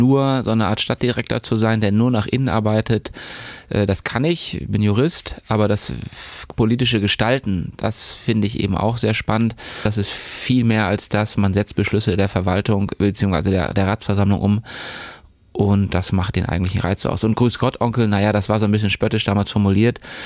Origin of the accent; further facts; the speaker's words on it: Plön, Schleswig-Holstein, Germany; also born or lived in Eutin; Geboren wurde ich in Eutin, mein Abitur habe ich in Plön gemacht und dann bin ich erstmal raus aus Schleswig-Holstein.